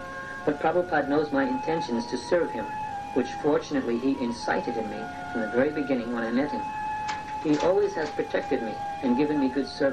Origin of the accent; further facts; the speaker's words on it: New York City, New York, United States; I don't speak Italian. I'm from New York City, USA.